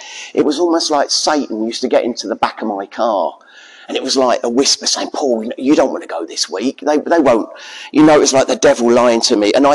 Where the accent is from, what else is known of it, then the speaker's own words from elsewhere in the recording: Luton, East of England, United Kingdom; Visited a number of churches in Luton, which is my hometown, and I always felt nervous going into the churches.